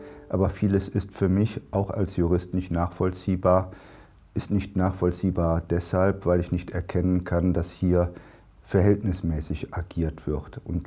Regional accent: Germany; Ich mag Deutschland, das ist meine Heimat. Und was ich liebe, ist deutsche Sprache

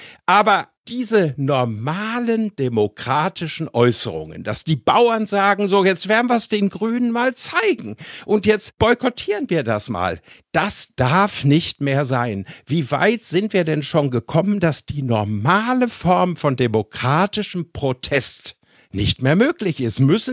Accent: Germany; Und das finde ich langsam das Schlimmste, was mir als Deutscher passiert, wenn ich im Ausland bin.

